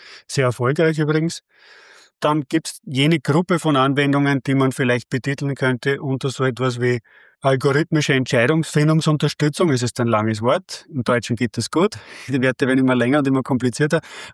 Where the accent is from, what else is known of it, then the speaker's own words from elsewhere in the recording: Austria; Ist nicht überall so, bei uns in Österreich ist das Gott sei Dank so.